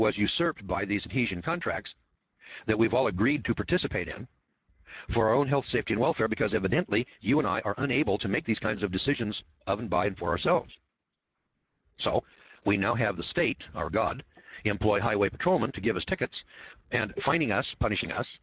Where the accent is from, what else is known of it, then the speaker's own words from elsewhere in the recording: Missouri, United States; See, I'm from the Midwest here in Missouri.